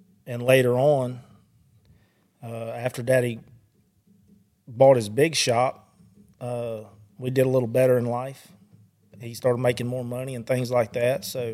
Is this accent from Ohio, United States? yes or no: no; Waco, Texas, United States; Well, I grew up in over around Waco, Texas. I didn't grow up with a bunch of money or fixed up or anything like that.